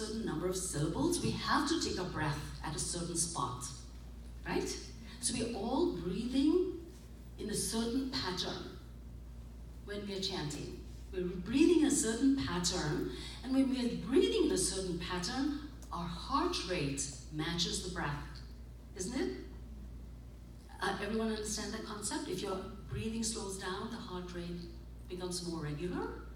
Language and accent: English; India; English is a second language; I'm from India, so I do not know Farsi. I speak mostly Gujarati at home, with a little bit of Hindi, yes, and English, mixed, all mixture.